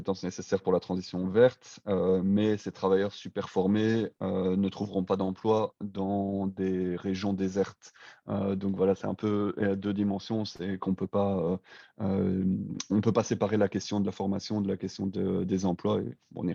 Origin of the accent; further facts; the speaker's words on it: Belgium; Après, comme je suis belge